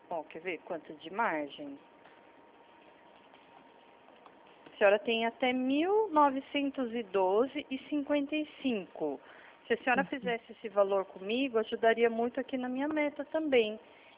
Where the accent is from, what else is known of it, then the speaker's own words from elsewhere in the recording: São Paulo, Brazil; sou de São Paulo, tá?